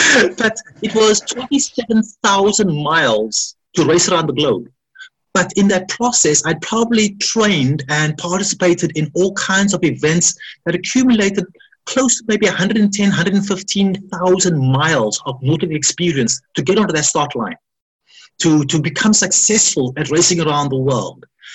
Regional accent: South Africa; So growing up in South Africa with the whole apartheid, people saying, you don't belong here, you can't do this.

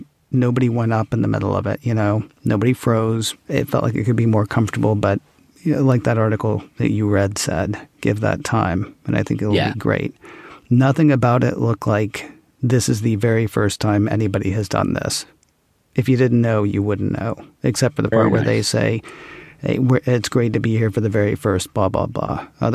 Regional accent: Nashville, Tennessee, United States; I grew up in Nashville, so yeah, you've got me, like, partly. I'll always root for them, you know, because they're my hometown team

